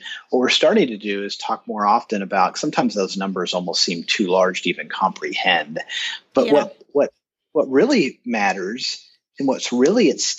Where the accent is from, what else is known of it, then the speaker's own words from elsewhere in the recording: Kansas City, Missouri, United States; I'm in Kansas City, and American Century is in my hometown, and they've got two massive buildings down on the plaza.